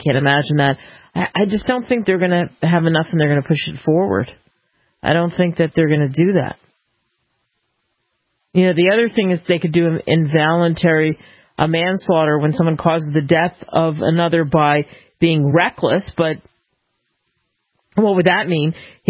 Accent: New Jersey, United States; I have a friend, one of my best friends growing up in New Jersey, she moved to Israel

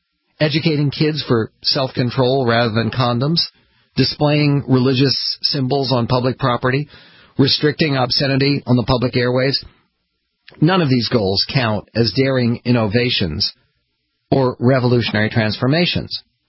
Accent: Philadelphia, Pennsylvania, United States; born there; In Pennsylvania, the state where I was born in Philadelphia

